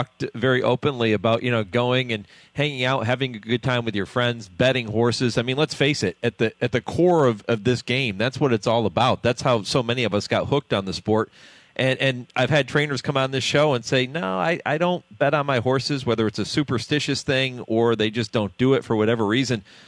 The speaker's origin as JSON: {"language": "English", "region": "Massachusetts", "country": "United States", "tie": "born or raised there", "said": "when I was growing up in Western Mass"}